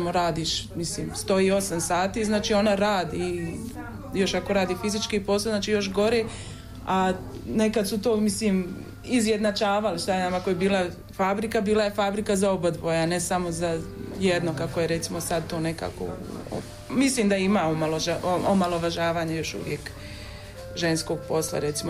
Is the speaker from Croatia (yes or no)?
no; Slovenia; Pa ja sam rasla u Sloveniji.